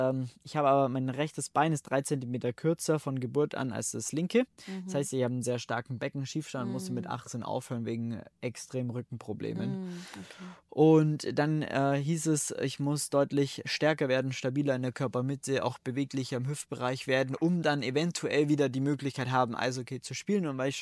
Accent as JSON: {"language": "German", "region": "Bavaria", "country": "Germany", "said": "Ich komme quasi ursprünglich aus dem Allgäu."}